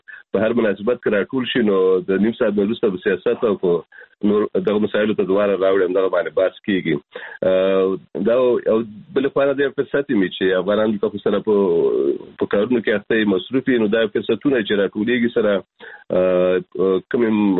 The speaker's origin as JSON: {"language": "Pashto", "region": "Kunar", "country": "Afghanistan", "lives_now": "Germany", "said": "د کونړ نه راغلی یم"}